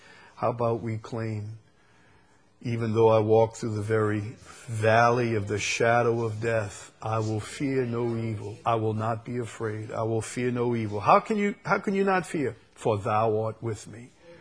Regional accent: Chalmette, Louisiana, United States; You have to forgive my ain't, you know. I'm from Chalmette. I never did learn proper grammar.

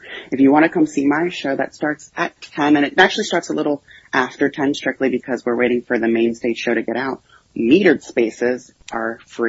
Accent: Washington, District of Columbia, United States; now in Rehoboth Beach, United States; I'm originally from Washington, D.C. This year I made the big move back to Rehoboth here.

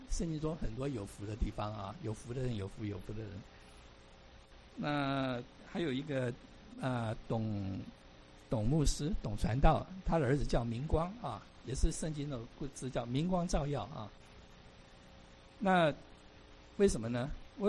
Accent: China; 因为我们中国人嘛

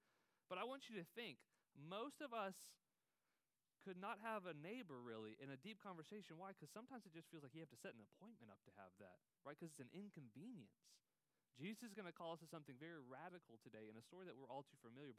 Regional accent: Texas, United States; now in Pittsburgh, United States; I don't first think Mr. Rogers, because one, I'm from Texas.

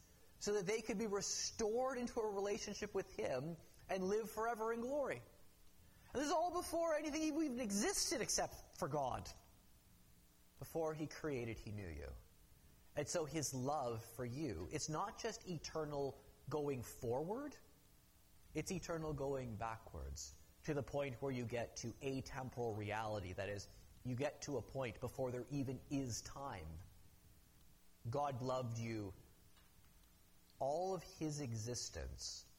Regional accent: Canada; Honestly, as a Canadian

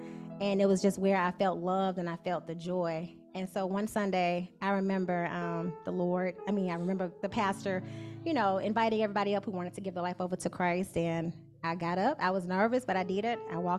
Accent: Birmingham, Alabama, United States; I grew up in Birmingham, Alabama, in the 80s and the 90s, with my parents and my brother, who's 8 years older than me.

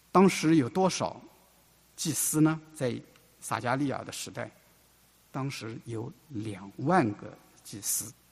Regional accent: China; 我们中国人的诗歌往往是起承转合

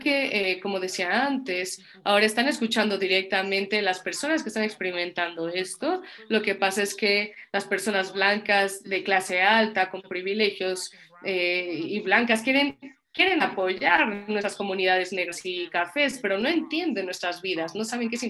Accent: Puerto Rico; yo creo también porque soy puertorriqueña

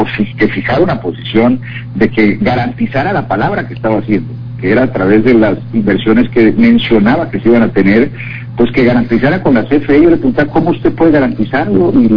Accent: Baja California Sur, Mexico; no le tienen amor y cariño a nuestra tierra, que nacimos y vivimos en Baja California

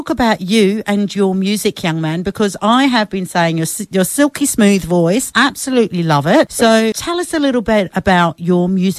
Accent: London, United Kingdom; I'm from Europe myself. I'm actually from a little town called London.

